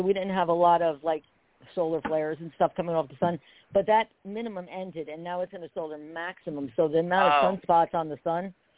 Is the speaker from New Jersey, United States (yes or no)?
yes; New Jersey, United States; That ain't Kansas. Okay. I grew up in Jersey. All right?